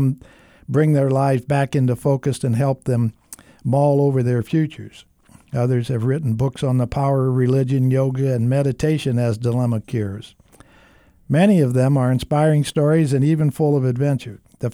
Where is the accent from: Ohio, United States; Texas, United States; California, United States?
Ohio, United States; Well, I was raised in the country in northwestern Ohio